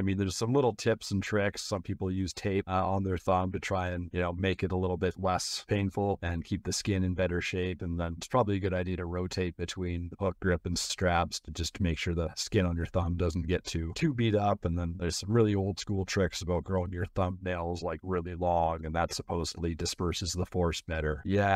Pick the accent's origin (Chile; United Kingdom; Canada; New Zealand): Canada; Calgary, Alberta; now in United States; I'm from Calgary, Alberta in Canada.